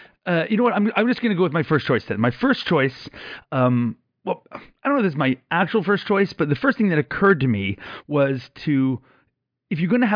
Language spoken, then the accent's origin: English; Canada; So I come to you from Canada all blinky and teary-eyed.